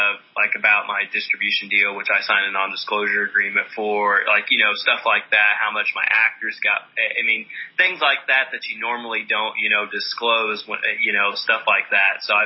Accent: Sumner, Illinois, United States; because the town that we shot Enlisted Owner in is my hometown of Sumner, Illinois

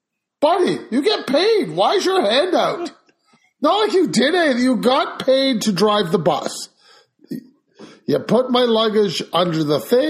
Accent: Canada; buddy, I'm a Canadian. I can't afford your tips.

